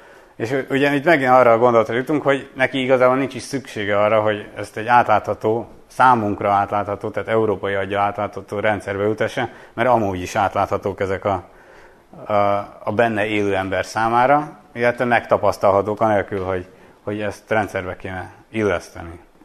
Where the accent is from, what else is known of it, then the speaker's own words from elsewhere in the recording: Nógrád, Hungary; kiskoromban, Nógrádban, ahol felnőttem, ott bakával ijesztegettek mindenkit.